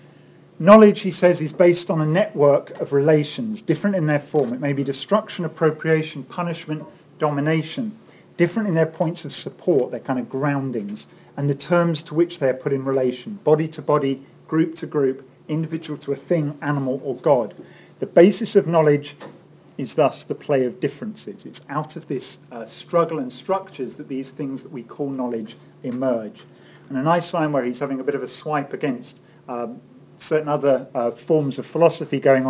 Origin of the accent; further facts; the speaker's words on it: United Kingdom; Being British and having seen the budget yesterday, there might be something in that today.